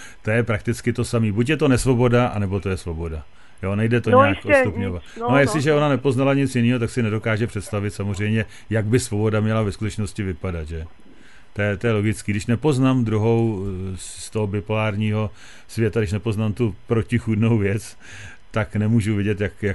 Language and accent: Czech; Plzeň, Plzeň Region, Czechia; protože jsem tady z Plzně vlastně